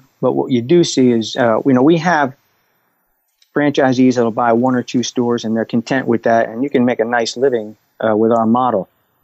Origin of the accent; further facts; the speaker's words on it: New Jersey, United States; also born or lived in Kansas; I'm from Jersey. I can do this in Kansas.